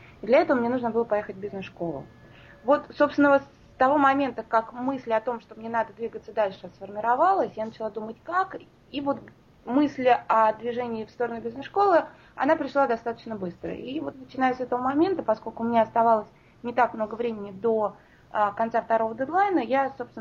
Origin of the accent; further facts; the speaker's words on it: Moscow, Russia; Родилась и выросла в Москве, я из большого города. Я люблю большие города.